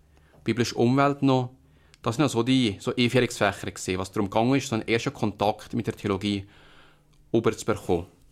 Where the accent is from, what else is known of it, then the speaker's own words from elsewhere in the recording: Gräco, Germany; born there; Ja, ich bin also 1965 in Gräco geboren. Ich bin zusammen mit zwei Schwestern und einem Bruder aufgewachsen.